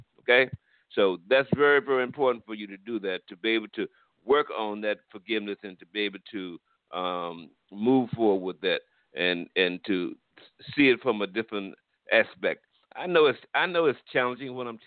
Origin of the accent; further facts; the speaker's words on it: Washington, District of Columbia, United States; I grew up in Washington, D.C., in Northeast Washington, D.C., and at the time that I grew up, it was really rough, guys.